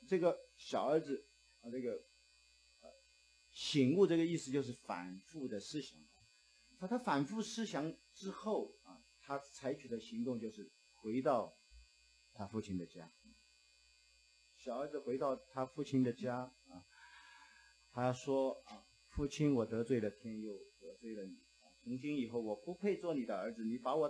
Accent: China; 我们中国人不会这么做啊，中国人通常要等老子死了以后才分给你们啊。

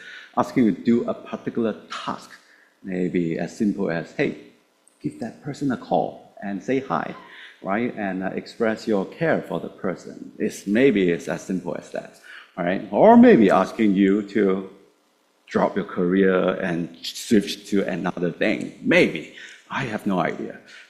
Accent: Hong Kong; I grew up in Hong Kong, and it's a city place, right?

